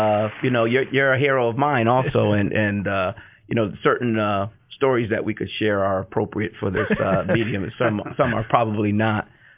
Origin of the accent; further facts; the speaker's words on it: Bloomfield, United States; My mother is from a small island called Nevis near St. Kitts, and so. So, you know, that's kind of my roots. And I grew up in Bloomfield.